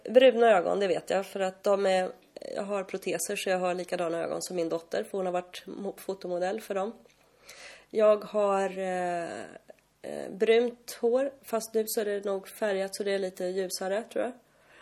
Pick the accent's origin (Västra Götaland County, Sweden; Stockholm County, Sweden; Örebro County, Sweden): Stockholm County, Sweden; Stockholm; Jag är född och uppvuxen i Stockholm. Men har bott här nere i Skåne i 13-15 år någonting. mellan Ystad, Löberöd, Ljungbyhed och Helsingborg.